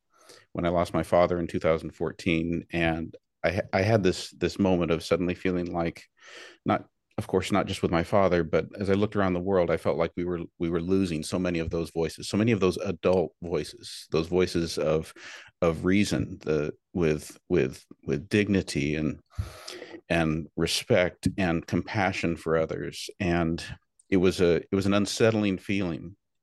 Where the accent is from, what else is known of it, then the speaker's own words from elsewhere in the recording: Porterville, California, United States; So I grew up in California's Central Valley, one of the farming areas, little city called Porterville, right at the base of the Sierra Nevadas.